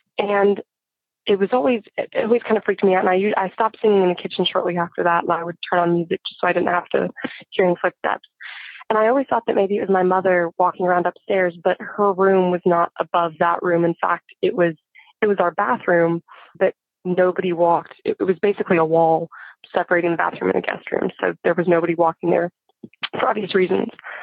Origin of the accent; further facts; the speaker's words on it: Arkansas, United States; I'm from Arkansas, and I am 17 years old.